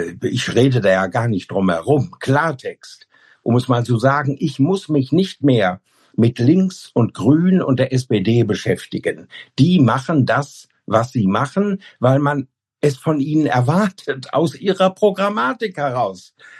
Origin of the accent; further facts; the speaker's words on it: Hameln, Lower Saxony, Germany; Oder der Bundespräsident nimmt sich das Beispiel aus meiner Heimat an der Weser, nämlich den Rattenfänger von Hameln.